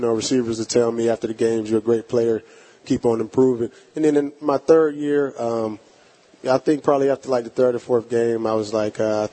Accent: Pittsburgh, Pennsylvania, United States; You know, I'm from Pittsburgh, so we used to go to Kennywood.

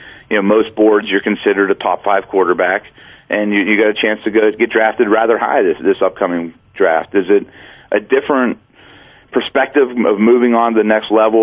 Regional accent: Pittsburgh, Pennsylvania, United States; I spent some time at Akron. I was their director of football operations. I'm from the Pittsburgh area.

